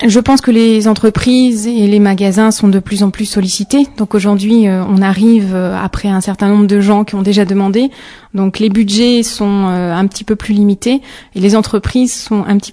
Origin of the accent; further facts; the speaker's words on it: Normandy, France; moi je suis normande, on est des filles de l'Ouest